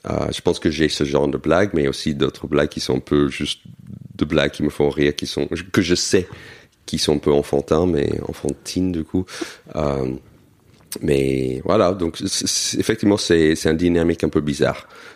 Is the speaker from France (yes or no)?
no; United States; Je me souviens quand j'étais enfant aux États-Unis